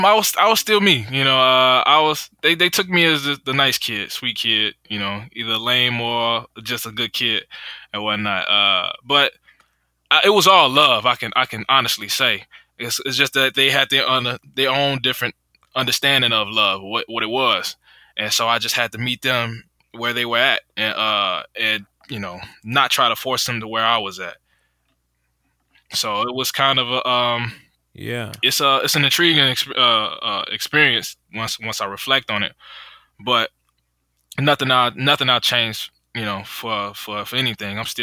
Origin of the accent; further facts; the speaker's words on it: United States; born there; pretty much aware that even though I was born in America, that my bloodline didn't start in America.